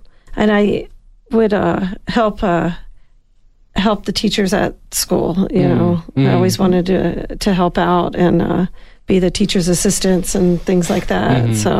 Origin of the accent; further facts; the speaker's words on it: Florida, United States; Well, I moved right after high school because I grew up in Florida, and then my dad said, we're moving